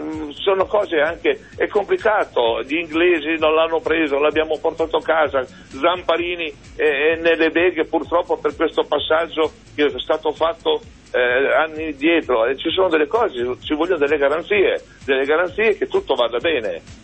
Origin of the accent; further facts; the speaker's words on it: Palermo, Sicily, Italy; e io come da palermitano sono offeso